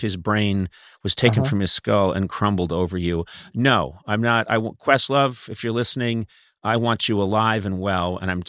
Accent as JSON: {"language": "English", "town": "Boston", "region": "Massachusetts", "country": "United States", "said": "I'm from Boston, which is, supposed to be the storied, hated rival of New York."}